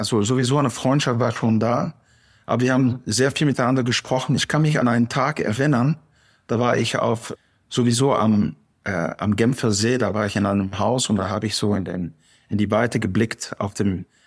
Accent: Auvergne-Rhône-Alpes, France; also born or lived in Netherlands; Und dann bin ich nach Frankreich umgezogen mit meinen Eltern an der Schweizer Grenze neben Genf. Und dort habe ich meine Jugend verbracht. Und deshalb ist meine emotionale Sprache Französisch, aber meine Muttersprache Holländisch.

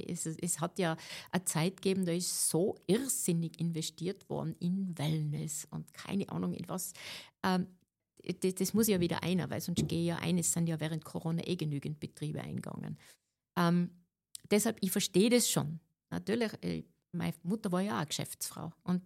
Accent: Tyrol, Austria; auf meiner Vita steht, geboren und aufgewachsen in Tirol, schon früh gelernt, auf Berge zu kraxeln.

